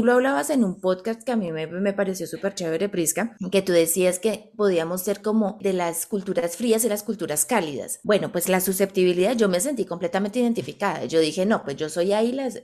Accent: Colombia; moved away; Porque yo me di cuenta de todo mis patrones culturales cuando yo salí de Colombia.

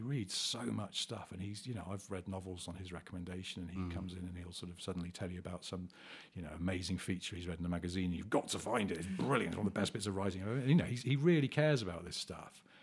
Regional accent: England, United Kingdom; And sort of didn't really talk about our feelings, because we're English men

